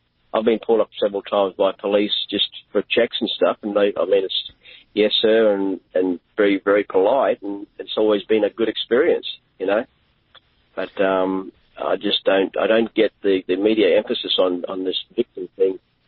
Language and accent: English; Bronx, New York, United States; Yeah, I'm from the South Bronx.